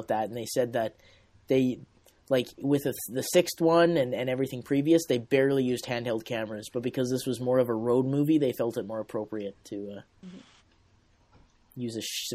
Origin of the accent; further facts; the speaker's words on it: Clearwater, Florida, United States; Whenever I type in Clearwater, like to find my hometown, Clearwater, Florida always pops up.